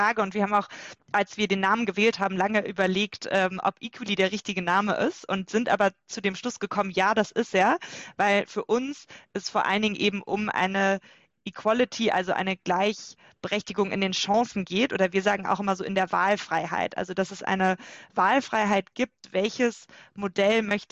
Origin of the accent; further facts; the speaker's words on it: Cologne, North Rhine-Westphalia, Germany; now in Berlin, Germany; ich bin Kölnerin, lebe aber schon seit 8 Jahren in Berlin